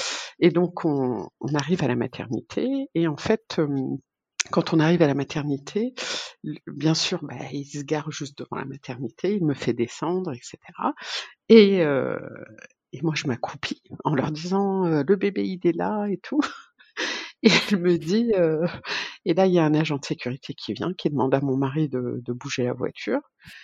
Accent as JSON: {"language": "French", "country": "France", "accent": "French", "said": "Elle me dit, vous avez un accent français. Je lui fais, oui, je suis française."}